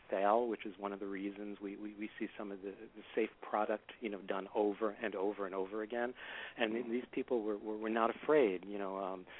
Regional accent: New York, United States; I mean, it was a shock to my system being a New Yorker.

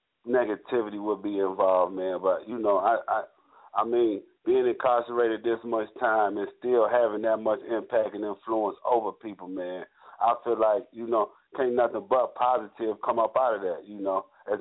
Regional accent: Elgin, Illinois, United States; I'm from Elgin, Illinois.

